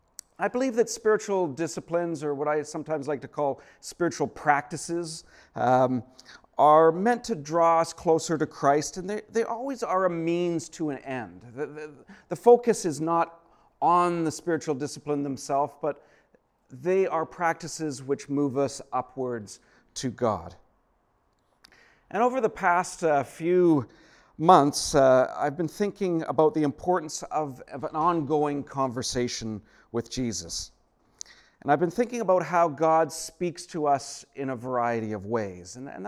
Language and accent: English; Comox Valley, British Columbia, Canada; now in Victoria, Canada; I grew up here in the Comox Valley, spent my years up till high school